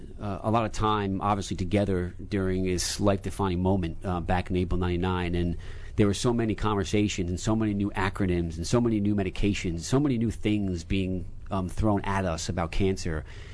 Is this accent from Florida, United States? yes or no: no; Newburgh, New York, United States; also born or lived in Poughkeepsie; I grew up in New York, in the Hudson Valley, in Newburgh, New York, and Poughkeepsie, and I'm the middle of five children spread over 7 years.